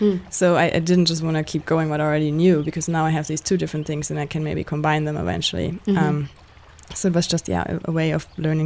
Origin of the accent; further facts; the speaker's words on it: Germany; So I grew up in Germany.